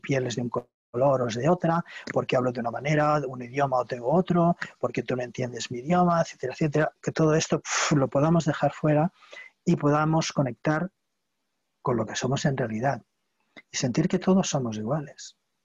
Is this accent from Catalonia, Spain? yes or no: yes; Barcelona, Catalonia, Spain; está en catalán, soy de Barcelona, de Cataluña